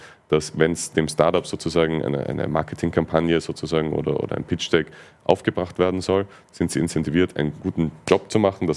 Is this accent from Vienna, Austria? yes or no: yes; Vienna, Austria; auch ganz direkt als Wiener natürlich der logische nächste Schritt